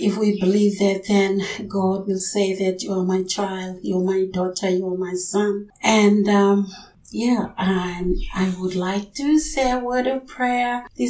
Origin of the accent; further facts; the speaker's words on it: East New Britain, Papua New Guinea; from 92.3 FM, and I come from Rebellion, Eastern Britain in Papua New Guinea.